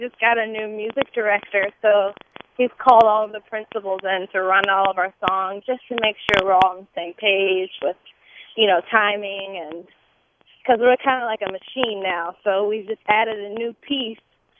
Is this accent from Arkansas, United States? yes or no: yes; West Memphis, Arkansas, United States; I'm from West Memphis, Arkansas, which is right over the bridge, so I did a lot of theater in Tennessee.